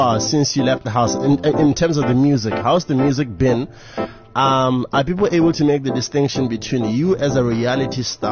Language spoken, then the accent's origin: English; Botswana; I'm from Botswana.